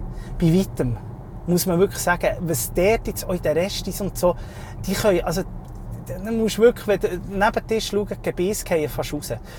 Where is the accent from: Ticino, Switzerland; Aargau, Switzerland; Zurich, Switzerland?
Ticino, Switzerland; Locarno; Ja, hey, ist meine Heimat